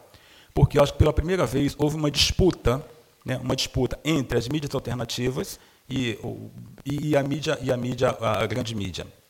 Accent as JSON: {"language": "Portuguese", "country": "Brazil", "said": "ainda vamos demorar um tempo, nós, como brasileiros, para ter realmente uma interpretação completa sobre o que aconteceu, né?"}